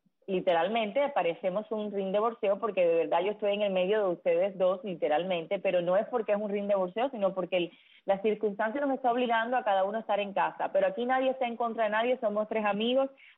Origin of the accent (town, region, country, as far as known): Cuba